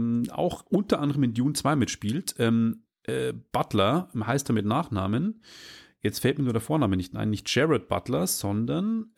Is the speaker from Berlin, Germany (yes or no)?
no; Regensburg, Bavaria, Germany; aus meiner Heimatstadt Regensburg gibt es eine Mission, die auch dort gebrieft wird.